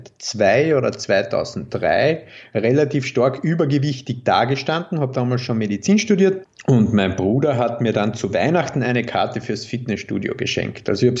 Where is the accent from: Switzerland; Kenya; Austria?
Austria; Carinthia; accent: mix of Carinthian, Styrian and Viennese; Ich komme ursprünglich aus Kärnten und bin so ein steirischer Grenzgänger. Sprich, es ist ein bisschen ein Mischmasch aus Kärntnerisch, Steirisch und Wienerisch.